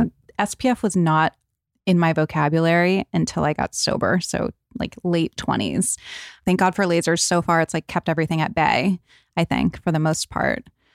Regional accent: East Coast, United States; but I grew up on the East Coast.

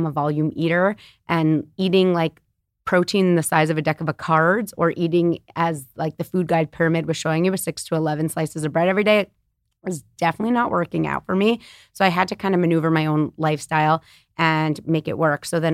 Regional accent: New York City, New York, United States; But I'm born and raised in New York City on the Upper West Side.

